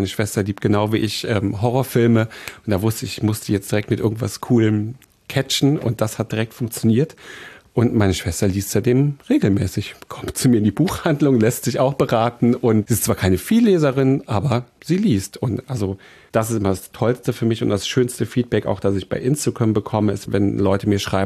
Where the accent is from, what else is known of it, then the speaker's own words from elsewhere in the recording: Trier, Rhineland-Palatinate, Germany; ich komme halt aus Trier Nord. Ich war der Erste in meiner Familie, der ein Abitur gemacht hat.